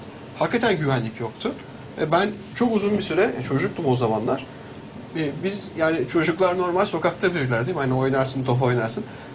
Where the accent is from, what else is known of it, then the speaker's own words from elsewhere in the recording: Ankara, Turkey; ben Ankara'da doğdum büyüdüm.